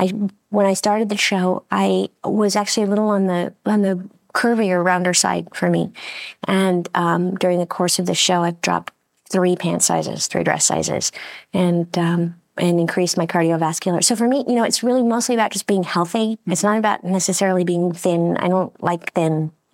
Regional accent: Los Angeles, California, United States; maybe doing another little tour of a few more cities that we missed, like maybe my hometown, L.A.

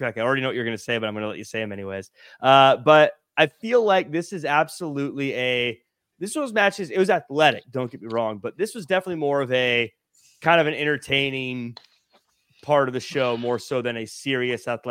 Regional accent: Tacoma, Washington, United States; I'm from Tacoma. That's my hometown. That's my stomping grounds.

